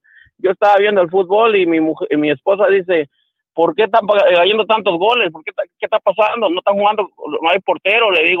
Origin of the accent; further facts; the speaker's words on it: Mexico; yo soy mexicano, y me ponen la playera de mi selección, yo tengo 55 años